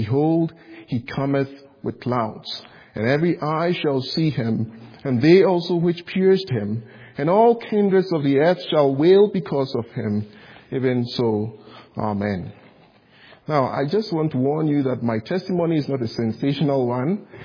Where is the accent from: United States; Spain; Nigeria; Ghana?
Ghana; As some of you may be aware of, I come from Ghana, West Africa. It's a very little country, actually.